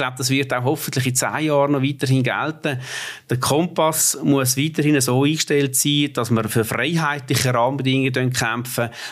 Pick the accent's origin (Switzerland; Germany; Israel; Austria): Switzerland; Aargau; ich bin ein Aargauer im Migrationshintergrund. Also, ich glaube, Weniger entscheidend ist die Aargauer Herkunft.